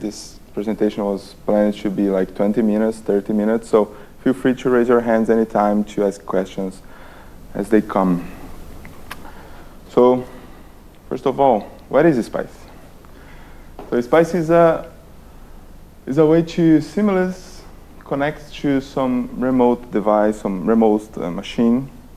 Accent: Brazil; now in Czech Republic; I was born and raised in Brazil, sunny Brazil, and I came all the way to Czech Republic to work on this project for Red Hat. It's been almost 3 years now

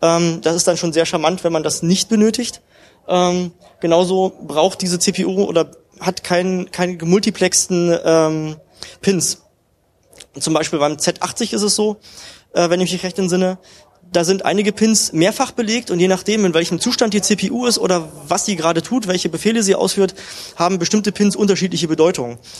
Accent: Germany; Ich bin auf der östlichen Seite des Eisernen Vorhangs groß geworden in der DDR.

